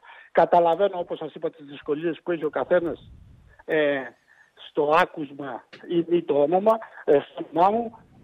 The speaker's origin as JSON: {"language": "Greek", "town": "Patras", "region": "Western Greece", "country": "Greece", "tie": "born or raised there", "said": "Μεγάλωσα με στην Πάτρα."}